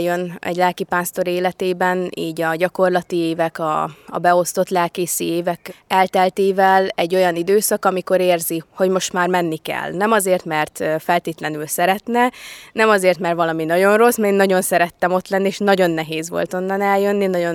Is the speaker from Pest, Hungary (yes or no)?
no; Szabolcs-Szatmár-Bereg, Hungary; Én szabolcsi gyerek vagyok, tehát Borsodba jönni nekem érdekes volt.